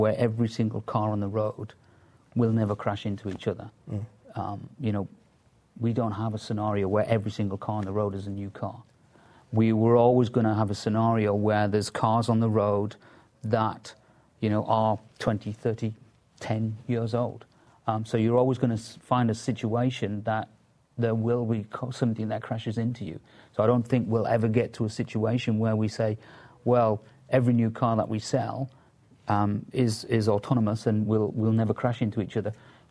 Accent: England, United Kingdom; I grew up in England.

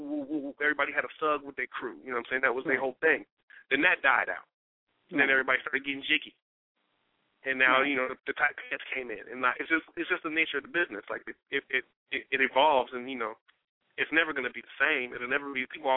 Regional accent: San Francisco, California, United States; also born or lived in New Jersey; now in Oakland, United States; You know, I'm from San Francisco via New Jersey. Currently, I'm in Oakland, California right now, holding it down out there.

